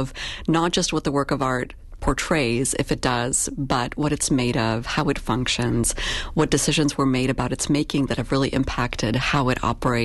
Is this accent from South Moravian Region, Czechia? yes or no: no; Moravian-Silesian Region, Czechia; first language Polish; English is a second language; now in United States; And I grew up in Silesia, which is a region of Czechoslovakia, originally Poland, that was subdivided after World War II. And so I learned Polish first, but quickly thereafter Czech and Slovak. And then I came to the U.S. and learned English, then Spanish, then French, and then German.